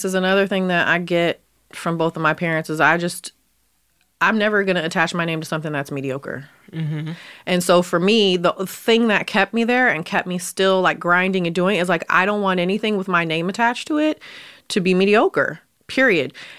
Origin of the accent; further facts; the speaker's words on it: Oakland, California, United States; I didn't know that's a thing, because I'm from Oakland.